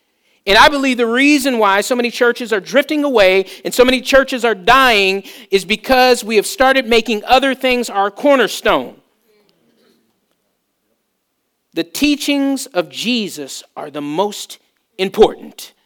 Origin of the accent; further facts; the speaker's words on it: Berkeley, California, United States; also born or lived in all over the US; I'm from Berkeley, California, right? And my dad joined the Army, so we lived all over the country